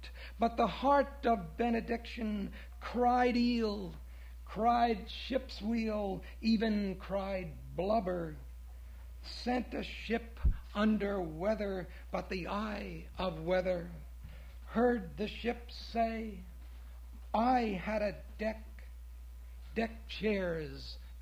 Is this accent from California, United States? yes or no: no; New Jersey, United States; I was born and raised in Jersey and always went to the ocean every summer.